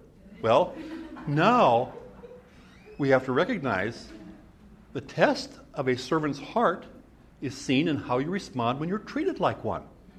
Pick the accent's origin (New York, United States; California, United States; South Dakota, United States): South Dakota, United States; the little Lutheran church that was next to the community where I grew up back in South Dakota.